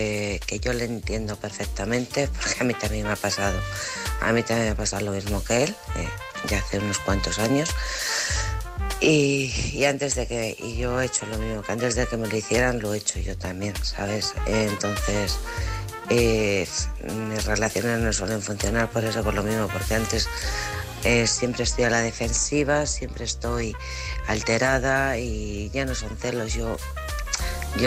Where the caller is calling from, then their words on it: Alcorcón, Community of Madrid, Spain; de Alcorcón